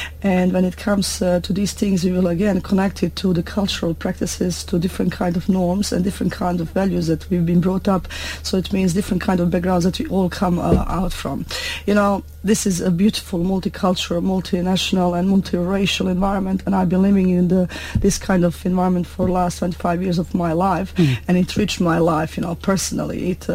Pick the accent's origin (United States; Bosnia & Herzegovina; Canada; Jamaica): Bosnia & Herzegovina; moved away as an adult; now in South Sudan; I come from Bosnia and Herzegovina. It's a small country as part of ex-Yugoslavia. It's in Eastern Europe, on Balkan area.